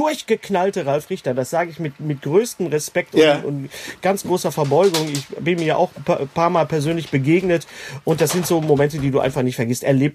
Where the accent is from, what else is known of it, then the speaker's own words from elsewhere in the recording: North Rhine-Westphalia, Germany; Filme, die aus meiner Heimat kommen. Nicht aus Westdeutschland, sondern genau genommen aus dem Ruhrgebiet.